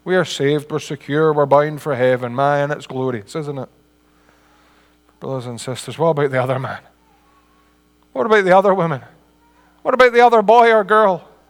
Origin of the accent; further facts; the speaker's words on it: Dumfries, Scotland, United Kingdom; he worked down in the Solway Firth, where I grew up, actually. I grew up down near Dumfries. I was born down there.